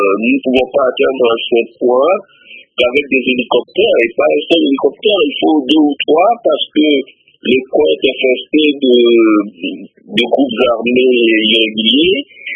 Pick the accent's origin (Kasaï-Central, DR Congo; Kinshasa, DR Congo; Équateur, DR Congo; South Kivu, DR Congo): Équateur, DR Congo; Moi-même, je viens de la province de l'Équateur, où j'ai vu les contraintes sur le terrain